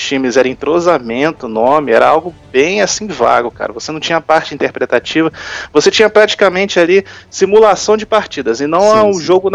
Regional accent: Rio de Janeiro, Brazil; eu sou do Rio de Janeiro.

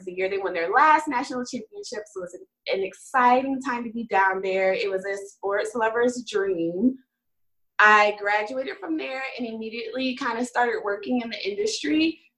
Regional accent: Atlanta, Georgia, United States; I'm from Atlanta, Georgia.

